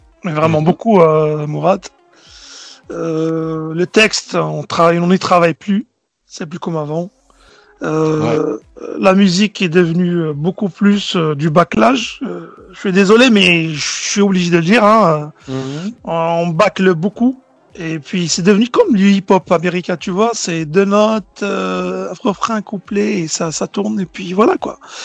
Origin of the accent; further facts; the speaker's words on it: Béjaïa, Béjaïa Province, Algeria; je suis natif de Béjaïa et j'ai grandi là-bas.